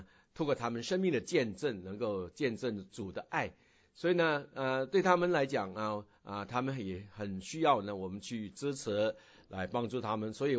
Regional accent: China; 我们中国人呢很喜欢讲的是关系啊，我们很重视关系

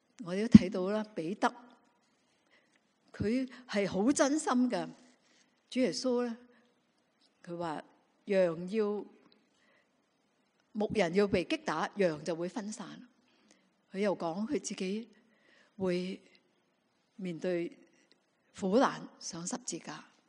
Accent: Guangdong, China; 中国人，我们广东人说人家大只讲，

